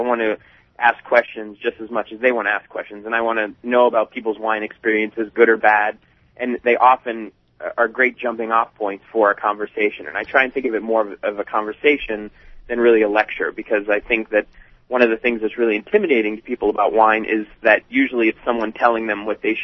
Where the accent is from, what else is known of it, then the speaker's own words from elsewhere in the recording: Boston, Massachusetts, United States; I was from Boston, living in Boston, and working at a great restaurant called Cafe Louis in Boston.